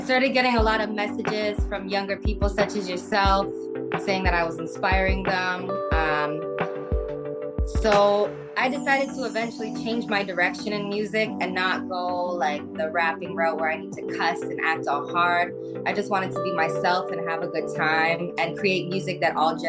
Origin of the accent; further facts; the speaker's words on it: Saskatchewan, Canada; now in Toronto, Canada; So I'm Plains Cree and French. I'm from Musumin First Nation. I live in Toronto, Ontario.